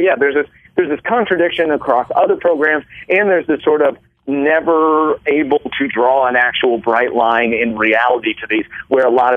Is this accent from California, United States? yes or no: no; Missouri, United States; born there; I was born in St. Luke's Hospital